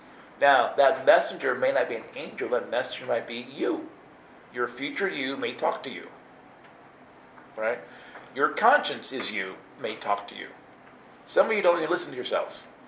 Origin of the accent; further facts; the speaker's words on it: Oklahoma, United States; we would, you know, travel cross country because we're from Oklahoma and we're usually elsewhere.